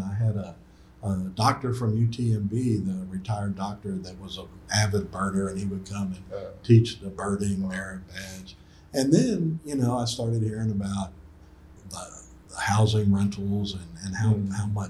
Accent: Galveston, Texas, United States; Growing up in Galveston, how much you don't know about. You know, one of the things when I was in college, everybody, oh, you're from Galveston, that's so cool.

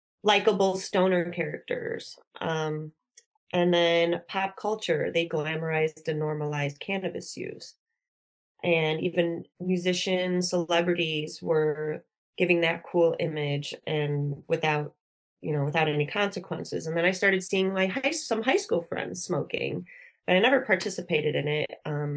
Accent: Illinois, United States; Growing up in Illinois, I know it's very different than the culture in California

